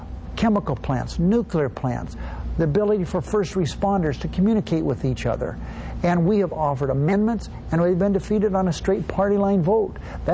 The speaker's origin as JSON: {"language": "English", "region": "Nevada", "country": "United States", "tie": "born there", "said": "I was born in Nevada, still have my home in Searchlight."}